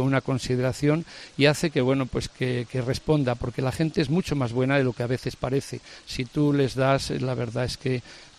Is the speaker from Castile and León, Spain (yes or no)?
yes; Salamanca, Castile and León, Spain; nosotros somos muy salmantinos, mi esposa y yo